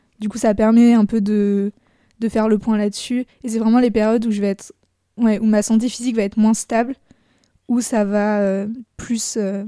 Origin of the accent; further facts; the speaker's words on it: Blois, Centre-Val de Loire, France; parce que je venais de Blois à la base.